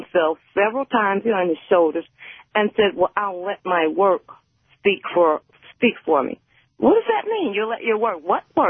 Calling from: Detroit, Michigan, United States

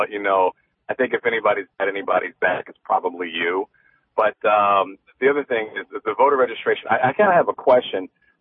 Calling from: Chicago, Illinois, United States; African-American male, I'm calling from Chicago

